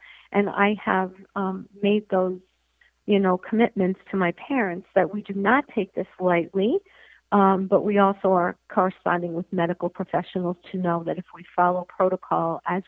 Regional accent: Brooklyn, New York, United States; And I can tell you that because I'm from Brooklyn and I know what those taxes are like.

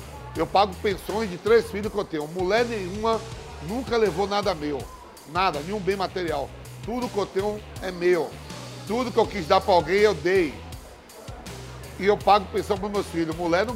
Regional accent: Northeast Region, Brazil; Essa é uma festa junina, nós como nordestinos adoramos.

